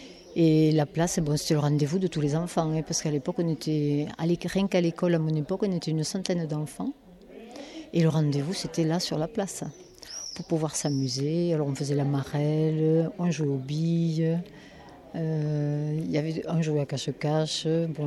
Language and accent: French; Alette, Hauts-de-France, France; je suis née à Alette. Ouais, ça va faire bientôt 70 ans. Et ouais, je n'ai jamais quitté Alette. J'ai fait ma vie ici, j'ai travaillé ici.